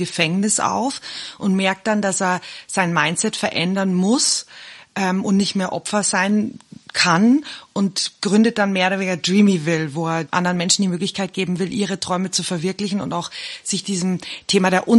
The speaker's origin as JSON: {"language": "German", "region": "Bavaria", "country": "Germany", "said": "Wir sind ja beide aus Bayern."}